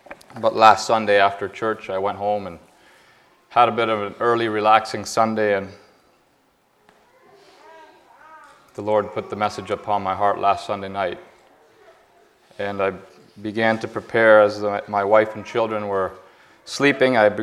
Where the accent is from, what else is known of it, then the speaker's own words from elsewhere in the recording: Eagle, Ontario, Canada; I come from Eagle, Ontario.